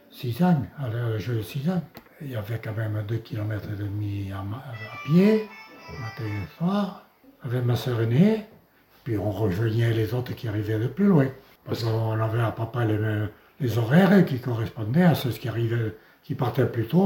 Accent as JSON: {"language": "French", "town": "Beaumarchais", "region": "Occitanie", "country": "France", "tie": "born there", "said": "Moi, je suis né à Beaumarchais, le 27 septembre 1934, dans le Gers. Et après, bon, mon père, ma mère étaient natifs de Bassous."}